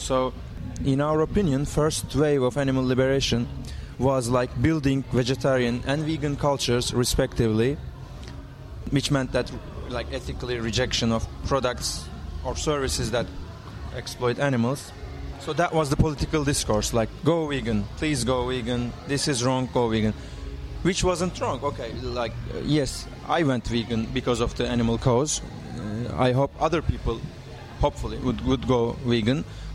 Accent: Istanbul, Turkey; I'm from Istanbul.

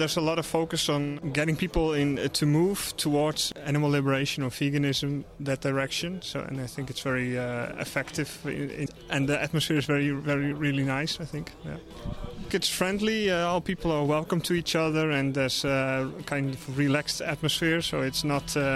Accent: Zaandam, North Holland, Netherlands; from Zaandam in the Netherlands

